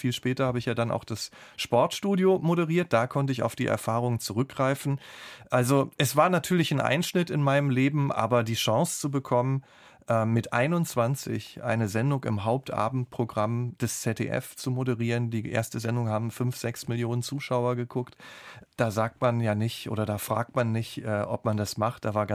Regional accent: North Rhine-Westphalia, Germany; Ich komme ja aus dem Ruhrgebiet.

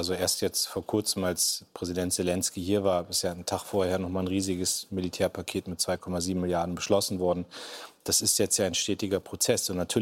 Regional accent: Munster, Lower Saxony, Germany; War selbst dabei, als in meiner Heimatstadt Munster am Leopard 2 ausgebildet wurde.

